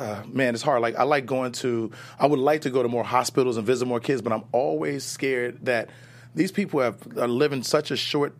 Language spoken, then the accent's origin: English; Chicago, Illinois, United States; born there; I was born in Chicago, man.